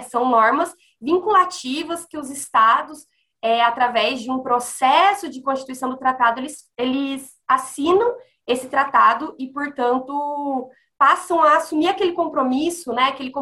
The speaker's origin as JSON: {"language": "Portuguese", "region": "Mato Grosso do Sul", "country": "Brazil", "lives_now": "Curitiba, Brazil", "said": "eu sou do Mato Grosso do Sul, mas atualmente moro em Curitiba."}